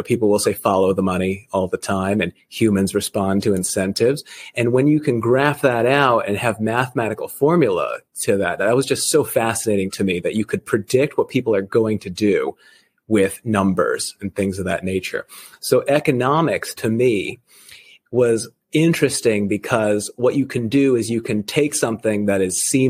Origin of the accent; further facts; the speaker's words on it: Rhode Island, United States; No, I was actually a East Coast person. So I grew up in Rhode Island, which is where Family Guy is from